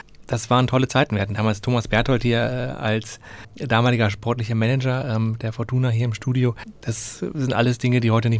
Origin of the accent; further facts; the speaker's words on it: Düsseldorf, North Rhine-Westphalia, Germany; Natürlich bin ich gebürtiger Düsseldorfer